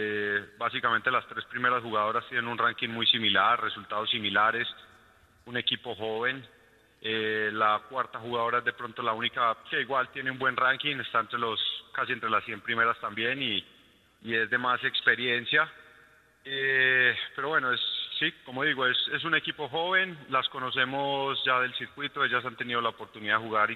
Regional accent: Colombia; nosotros como colombianos hemos tenido la oportunidad de jugar más

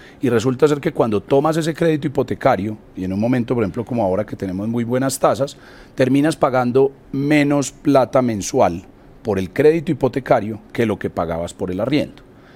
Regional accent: Medellín, Antioquia, Colombia; porque pues bien se me entiende mi acento, yo soy de Medellín

